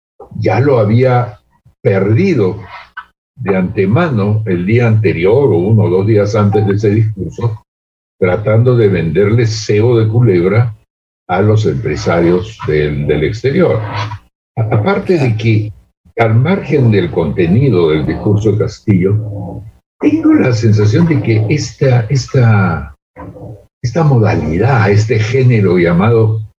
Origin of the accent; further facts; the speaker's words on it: Peru; es una queja peruana que tiene que ver con nuestros problemas en la agricultura, en la inflación